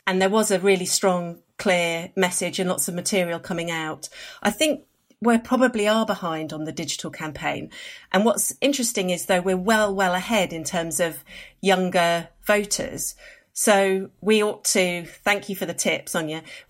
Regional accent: London, United Kingdom; I'm a Londoner based in London.

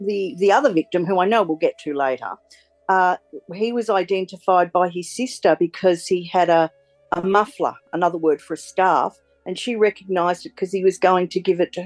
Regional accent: Bendigo, Victoria, Australia; I'm from Bendigo in the Central Goldfields.

